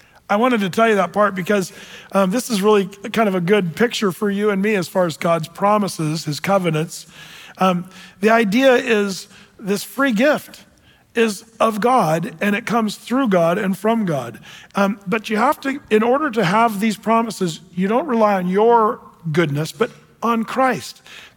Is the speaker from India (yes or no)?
no; England, United Kingdom; now in United States; my family's from, we're all British, we come from England, but I'm really glad I live in America